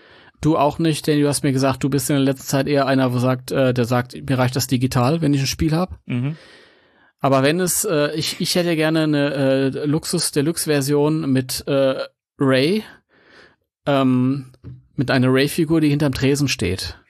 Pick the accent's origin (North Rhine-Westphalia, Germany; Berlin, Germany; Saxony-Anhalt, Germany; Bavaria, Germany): North Rhine-Westphalia, Germany; Mönchengladbach; Ich bin eigentlich überhaupt kein Ami. Ich komme aus München-Gladbach.